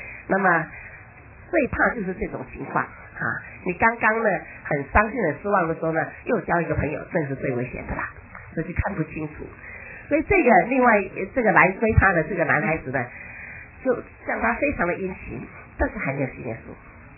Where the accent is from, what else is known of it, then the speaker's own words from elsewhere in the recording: China; 比如说我们中国人今天吃鸡鸡饭，你们喜不喜欢啊？我们中国人吃的东西啊